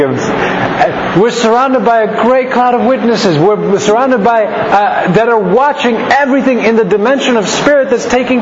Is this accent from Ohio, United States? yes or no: no; Nebraska, United States; born there; in my dad's from Nebraska. I was born actually in Nebraska.